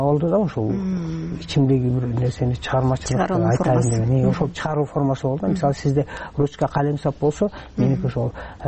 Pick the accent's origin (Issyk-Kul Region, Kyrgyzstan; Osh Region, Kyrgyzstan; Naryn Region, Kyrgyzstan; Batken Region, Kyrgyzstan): Naryn Region, Kyrgyzstan; Naryn; Мен өзүм Нарында чоңойдум.